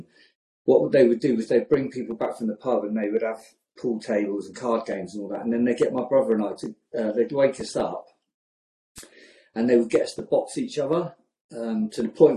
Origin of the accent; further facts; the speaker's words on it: South East England, United Kingdom; so I was brought up in Oxfordshire, my mum was a Scouser, a Jewish Scouser, and my dad was a Glaswegian.